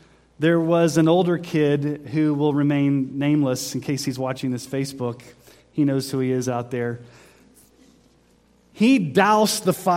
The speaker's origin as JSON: {"language": "English", "region": "Texas", "country": "United States", "tie": "born or raised there", "said": "When I was growing up in Texas, we saw a funnel cloud come down"}